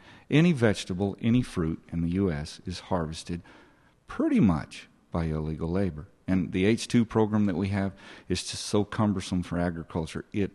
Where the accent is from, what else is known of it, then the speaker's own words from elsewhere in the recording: Arizona, United States; 1986, I'm a native Arizona.